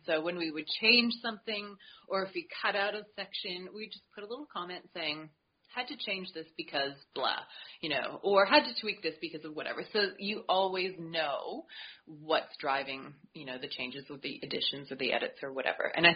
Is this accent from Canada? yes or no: yes; East Coast, Canada; You know, I'm from the East Coast of Canada where it's really foresty and, you know, dark and snowy and all that sort of thing.